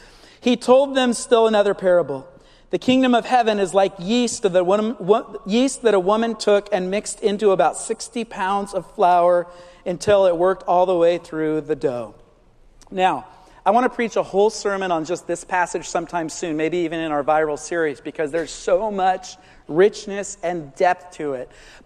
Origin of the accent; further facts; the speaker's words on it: California, United States; now in Oregon, United States; And when I, as a Californian, moved to Oregon and saw a blackberry bush growing in my backyard, I was so excited.